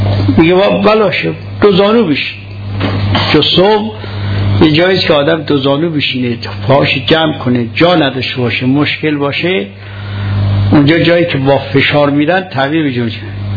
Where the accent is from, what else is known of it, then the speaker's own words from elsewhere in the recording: Qazvin, Iran; برای قزوین خودمون، برای قزوین شهر خودمون آمد